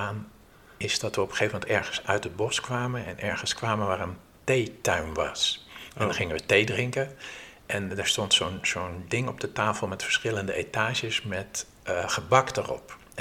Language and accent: Dutch; Leiden, South Holland, Netherlands; Ja, ik ben in Leiden geboren en getogen, zoals ze dat daar in Leiden zeggen.